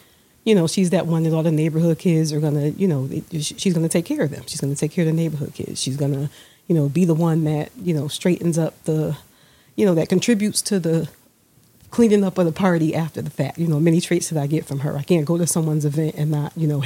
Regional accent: New Haven, Connecticut, United States; born or raised there

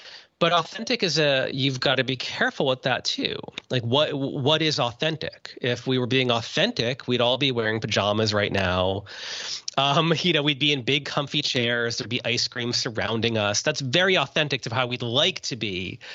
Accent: New Jersey, United States; partly because I'm from New Jersey

